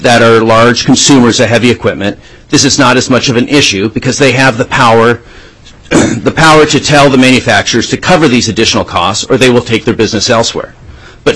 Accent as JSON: {"language": "English", "town": "Anchorage", "region": "Alaska", "country": "United States", "tie": "born or raised there", "lives_now": "Juneau, United States", "said": "with Construction Machinery and Industrial. I was born and raised in Anchorage and have lived in Juneau since 2004."}